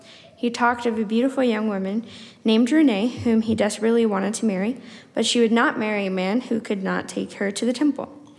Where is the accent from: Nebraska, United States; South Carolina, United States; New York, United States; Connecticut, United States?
South Carolina, United States; I'm serving in your stake as a missionary, and I'm really excited to be here. I'm from South Carolina. I'm the second of 8 kids